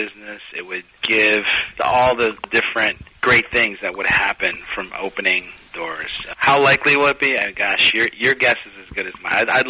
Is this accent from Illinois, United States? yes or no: yes; Chicago, Illinois, United States; Growing up in Chicago, where there's a huge Mexican population, yeah, you couldn't help but be influenced by the culture